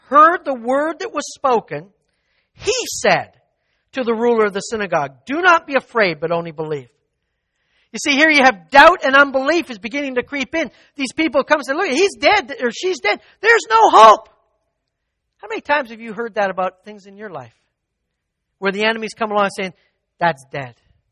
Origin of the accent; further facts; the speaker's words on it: Canada; moved away; when I moved from Canada, I figured I'd never have to climb a ladder again.